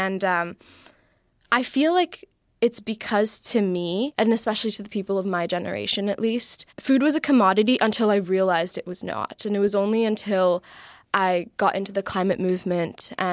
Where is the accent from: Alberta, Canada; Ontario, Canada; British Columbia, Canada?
Ontario, Canada; Waterloo; is from where I'm from Waterloo.